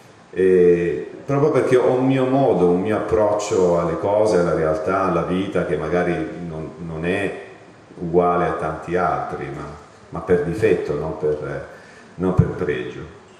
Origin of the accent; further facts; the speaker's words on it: Calabria, Italy; Io vengo dalla Calabria. In Calabria non abbiamo il sistema sanitario che avete qui in Lombardia.